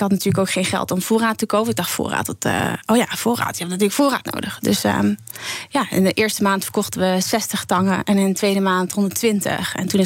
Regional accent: Scherpenzeel, Gelderland, Netherlands; moved away as an adult; also born or lived in London; Ik ben opgegroeid in Scherpenzeel. Dat zit bij Amersfoort in de buurt. En toen ik naar Londen ging, kijk, toen was ik 19.

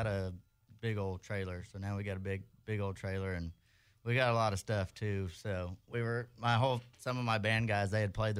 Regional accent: Dallas, Texas, United States; now in College Station, United States; Yeah, live in College Station now, so... I never know which one to say because a lot of people, some of my stuff says College Station, some says Dallas.

